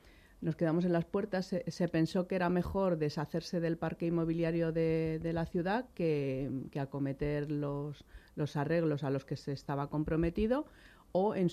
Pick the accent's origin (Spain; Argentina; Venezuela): Spain; Madrid, Community of Madrid; yo procedo de San Fermín